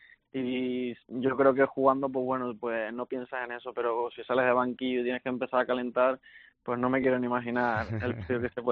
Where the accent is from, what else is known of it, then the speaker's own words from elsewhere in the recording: Tenerife, Canary Islands, Spain; now in Pamplona, Spain; Y nada, ahora mismo con frío, porque tú sabes que bueno que yo soy de Tenerife